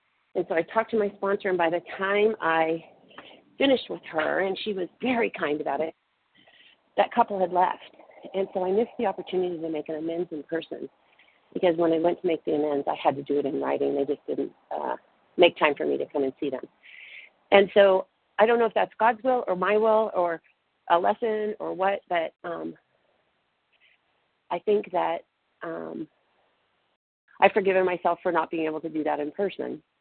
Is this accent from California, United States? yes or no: yes; Newport Beach, California, United States; I'm from Newport Beach, California.